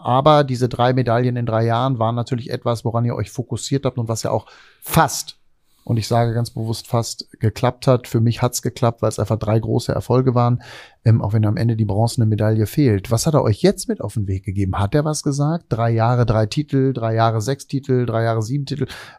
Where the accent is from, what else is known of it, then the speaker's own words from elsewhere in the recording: West Germany, Germany; now in Brandenburg, Germany; Ich bin selber aus dem Westen, bin aber mittlerweile ganz überzeugter Brandenburger, lebe dort wahnsinnig gerne